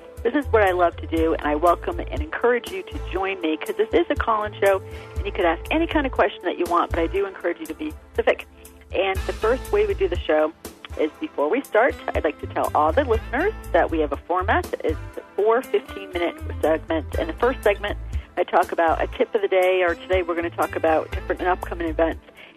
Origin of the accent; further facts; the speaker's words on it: East Coast, United States; also born or lived in California, United States; I used to live out in California, and even though I'm from the East Coast